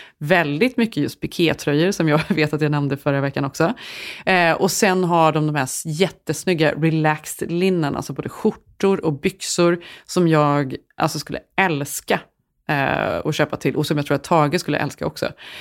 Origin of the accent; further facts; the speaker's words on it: Sweden; i och med att jag är svensk